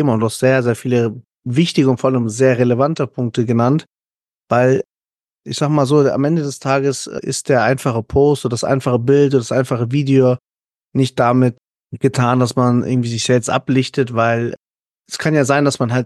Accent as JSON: {"language": "German", "country": "Peru", "lives_now": "Germany", "said": "Ich für meinen Teil liebe Deutschland und es gibt natürlich Dinge, die mir nicht gefallen und Peru gibt es so Dinge, die mir auch nicht gefallen"}